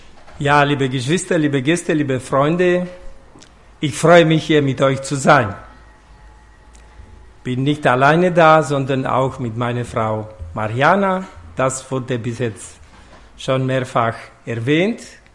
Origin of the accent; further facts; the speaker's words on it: Bucharest, Romania; German is a second language; Ich bin in Bukarest geboren.